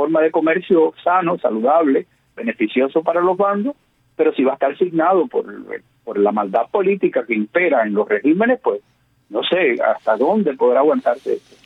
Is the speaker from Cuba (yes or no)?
yes; Cuba; siempre como cubano, el que padecemos un régimen parecido de ocultación y de poca transparencia